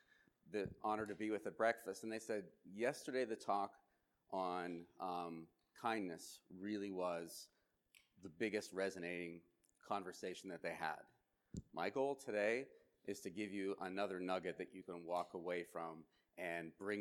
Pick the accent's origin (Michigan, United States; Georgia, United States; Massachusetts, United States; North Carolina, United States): Massachusetts, United States; Boston; One of the things that I could share is that I grew up in Boston.